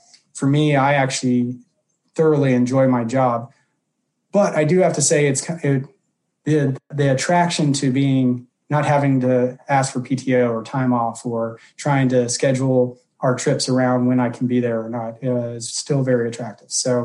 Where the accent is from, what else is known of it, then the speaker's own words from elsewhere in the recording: Texas, United States; moved away as an adult; Born and raised in Texas, kind of proud of it, as I think most of us are. Did grad school in Colorado.